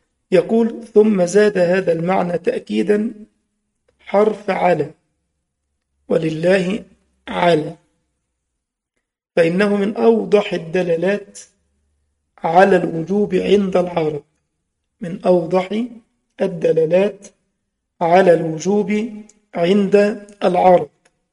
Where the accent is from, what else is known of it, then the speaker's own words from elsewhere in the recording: Egypt; إحنا مثلا أهل مصر لو وقفنا مع هذه الآية بدارجتنا